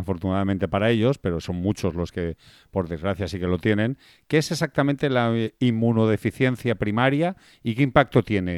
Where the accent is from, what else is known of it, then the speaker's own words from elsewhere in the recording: Valencian Community, Spain; y luego como valenciano, como español, pues me sentí muy orgulloso y muy contento, todo a la vez.